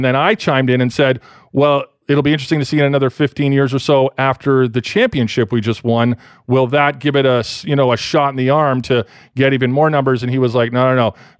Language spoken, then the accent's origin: English; London, Ontario, Canada; my hometown in London, Ontario